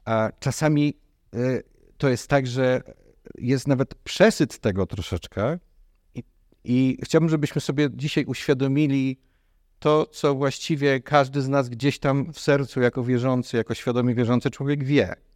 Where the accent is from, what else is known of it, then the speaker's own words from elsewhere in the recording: Głogów, Lower Silesian Voivodeship, Poland; now in Kraków, Poland; jechaliśmy z mojego rodzinnego miasta Głogowa, wracaliśmy do Krakowa